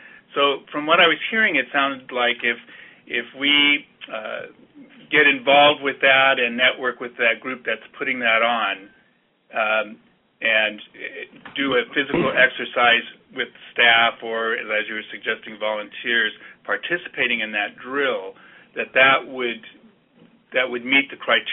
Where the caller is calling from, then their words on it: Palm Desert, California, United States; Yes, I'm calling from Palm Desert, California.